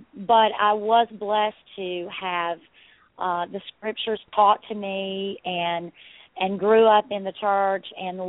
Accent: West Memphis, Arkansas, United States; I grew up in West Memphis, Arkansas, later moved to Marion, Arkansas, and went to school at Marion.

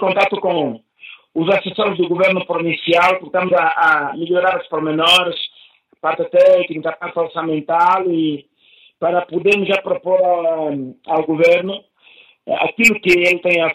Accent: Capelongo, Huíla, Angola; A área onde eu cresci, que é a área do Complexo Agrário de Capelongo, enfim, o antigo colonato europeu ali, na área de Matala até Capelongo e Freixel

